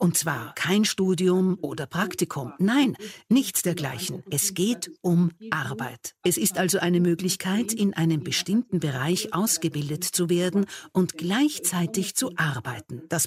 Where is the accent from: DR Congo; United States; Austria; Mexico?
DR Congo; ich komme aus der Demokratischen Republik Kongo.